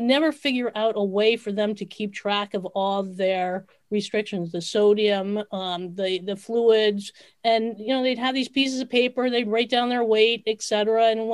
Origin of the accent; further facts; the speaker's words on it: New York, United States; No, actually, I grew up in New York. Right near White Plains.